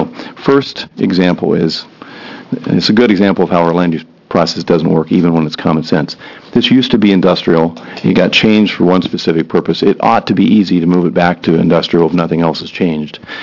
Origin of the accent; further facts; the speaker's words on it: Redmond, Oregon, United States; I grew up in Redmond. I am in Redmond frequently.